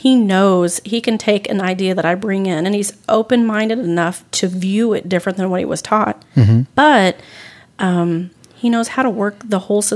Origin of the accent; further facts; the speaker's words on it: Kansas City, Missouri, United States; also born or lived in Oklahoma; Yes, I was born in Kansas City. Mm-hmm. Spent years back and forth between Oklahoma and this area. But mm-hmm. for the most part, I grew up here north of the river.